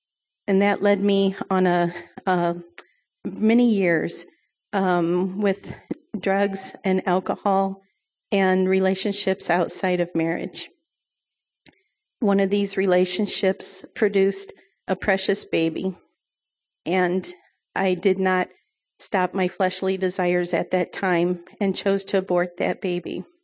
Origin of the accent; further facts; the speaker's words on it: Illinois, United States; I am from Illinois and grew up there, I was not in assemblies, but I did grow up, our family was attending church.